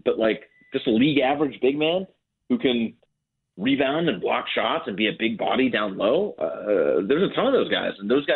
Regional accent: Minnesota, United States; even teams like my hometown Minnesota Timberwolves, who they're the most frustrating franchise maybe in all of sports

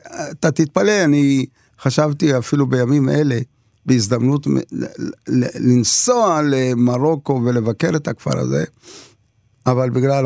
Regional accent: Lod, Central District, Israel; אני גדלתי בלוד שאין בה ערבים, בכלל

